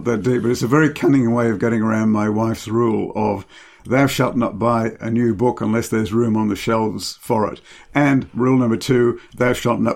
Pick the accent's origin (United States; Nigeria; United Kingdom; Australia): United Kingdom; England; when I was growing up in England and raiding my local library as often as I could